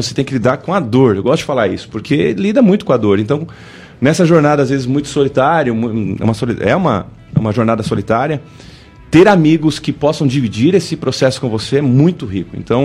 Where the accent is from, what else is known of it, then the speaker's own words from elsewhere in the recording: São Paulo, Brazil; born there; now in São João da Boa Vista, Brazil; Nasci em São Paulo, exato.